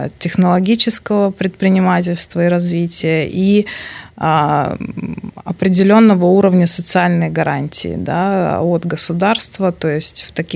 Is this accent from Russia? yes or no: no; Ukraine; now in Belarus; я как украинка, которая давно живет в Беларуси, не вижу проблемы понимать и русский, и белорусский язык одновременно.